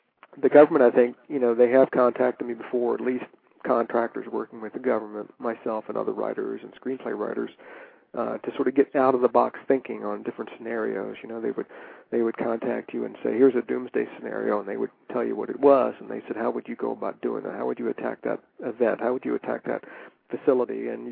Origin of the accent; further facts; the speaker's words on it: Virginia, United States; And I grew up in the South in Virginia.